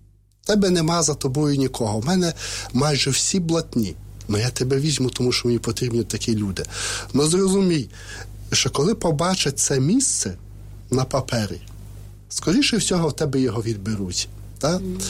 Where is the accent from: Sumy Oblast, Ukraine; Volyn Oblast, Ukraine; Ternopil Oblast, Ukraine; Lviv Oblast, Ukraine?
Lviv Oblast, Ukraine; now in Kyiv, Ukraine; З Львівщини.